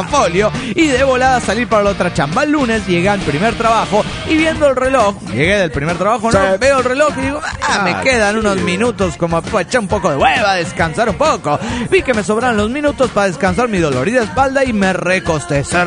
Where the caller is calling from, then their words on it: Córdoba, Argentina; de Córdoba, Argentina.